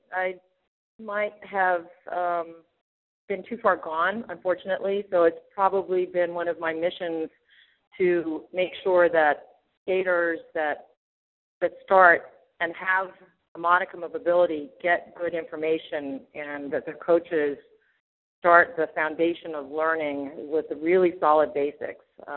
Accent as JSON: {"language": "English", "town": "Bethesda", "region": "Maryland", "country": "United States", "tie": "born or raised there", "said": "I grew up in Bethesda, Maryland, not exactly a hotbed of ice skating."}